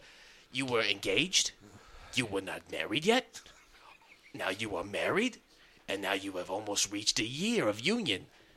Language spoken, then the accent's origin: English; New York City, New York, United States; Only I talk like this because I'm from New York. Okay. I'm a New York Jew, and this is how we talk.